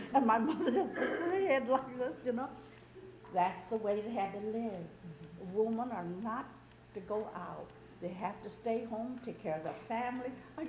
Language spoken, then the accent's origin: English; Fresno, California, United States; Oh, there was a lot of action in Fresno. There was war. When I was a little girl, I used to go to those gambling places